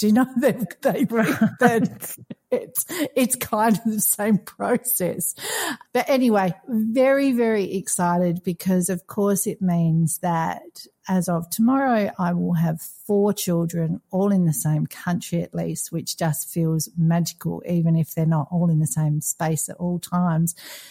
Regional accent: Australia; now in Qatar; I'm an Aussie. I'm based here in Qatar

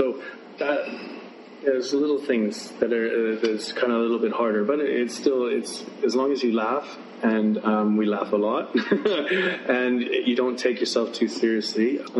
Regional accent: Canada; also born or lived in London / Sydney; I'm Canadian originally, but I've worked kind of in London. Then I joined Sydney, Australia.

